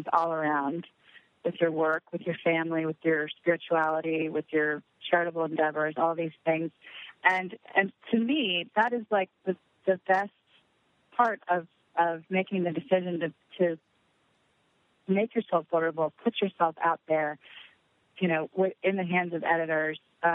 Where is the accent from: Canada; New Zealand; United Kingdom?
United Kingdom; England; now in United States; I was brought up in England, and so I have a different culture than some of the other girls that were brought up in the South.